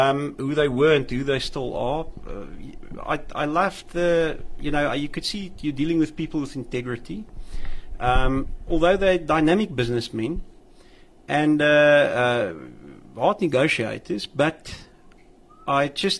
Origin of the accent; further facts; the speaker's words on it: Kempton Park, Gauteng, South Africa; I was originally born in Pretoria, and I grew up in Kempton Park.